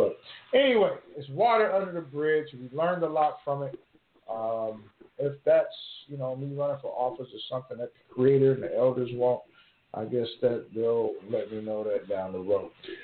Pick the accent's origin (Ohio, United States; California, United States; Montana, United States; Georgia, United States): California, United States; Fresno; growing up in West Fresno, in the Walnut Gardens area, I never would have thought as a young man, a child, running around with, you know, snotty nose, nappy head